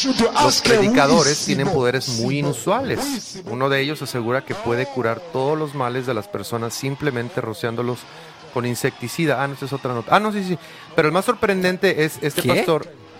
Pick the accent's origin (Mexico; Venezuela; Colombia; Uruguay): Mexico; yo soy el clásico mexicano, huevón, que se levanta tarde, que no cumple, que queda mal, no soy.